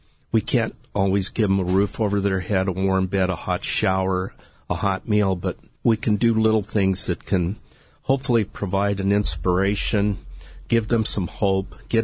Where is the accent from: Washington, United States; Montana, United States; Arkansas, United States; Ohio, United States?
Montana, United States; Billings; born there; I was born in Billings, Montana, because my grandparents, while they were working in Texas, received a promotion on my mother's side to move to Montana to work at the Great Northern Pacific Railroad.